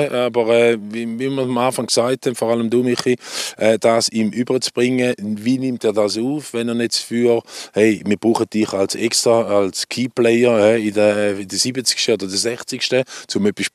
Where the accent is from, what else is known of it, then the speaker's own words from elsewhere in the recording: Switzerland; Jetzt bei uns in der Schweiz. Jan Sommer oder Gregor Kobel.